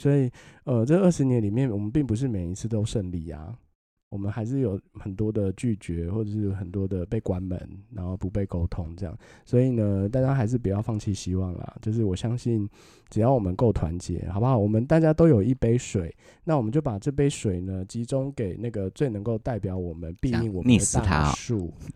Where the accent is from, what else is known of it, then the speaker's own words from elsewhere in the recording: Sandimen, Pingtung County, Taiwan; 那不然去屏东的三地美也可以啦，吼。